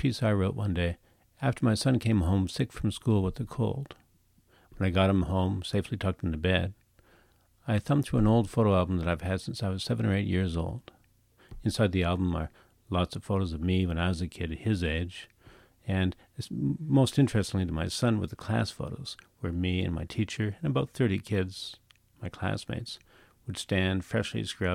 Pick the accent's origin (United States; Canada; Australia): Canada; Bowen Island, British Columbia; I grew up relatively poor on Bowen Island. That's about a 50-minute ferry trip from Horseshoe Bay, West Vancouver, where I went to elementary school.